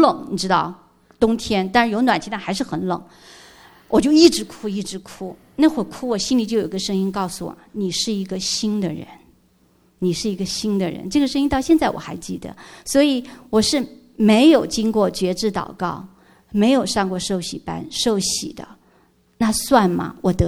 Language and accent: Chinese; Japan; 就是有地震的地方，因为我从日本来，可是神却把我们送来了这里。